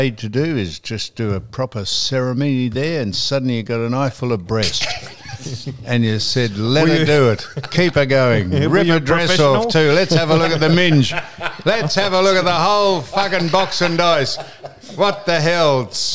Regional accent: Australia; And I'm an Australian speaking English, and I know there's plenty of people here that don't speak English

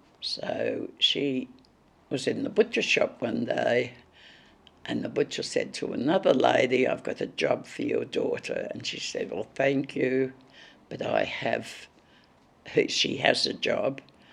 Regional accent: Brighton, Victoria, Australia; born there; I was born in Brighton, Victoria.

